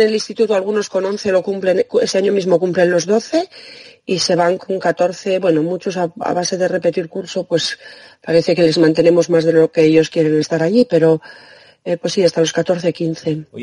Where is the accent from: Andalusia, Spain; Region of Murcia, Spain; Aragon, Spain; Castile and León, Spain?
Castile and León, Spain; Burgos; also born or lived in Extremadura; aunque soy de Burgos, hice eso de la emigración